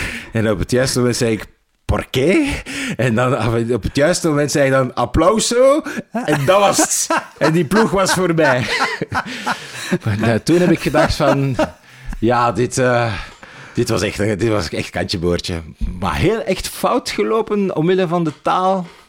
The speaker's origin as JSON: {"language": "Dutch", "country": "Belgium", "said": "kijk, dit zien wij als Belg zo ten opzichte van de Denen"}